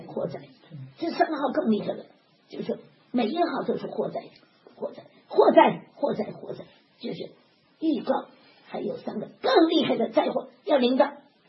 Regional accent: Beijing, China; also born or lived in Tianjin; 我出生在天津，长在北京，天津北京我欠债。

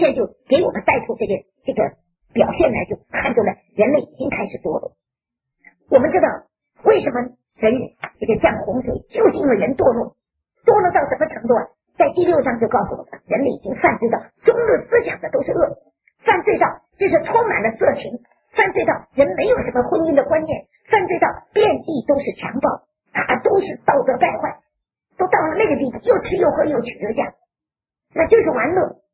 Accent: Fujian, China; 你看他跟我都是福建人，谁也不懂谁的话。我是闽南的，他是福州的

